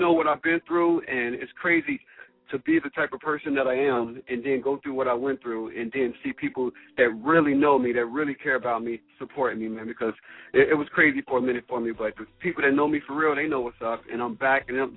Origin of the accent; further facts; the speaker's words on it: Cincinnati, Ohio, United States; Everybody knows I'm from Cincinnati, Ohio, but I used to live like about an hour from there.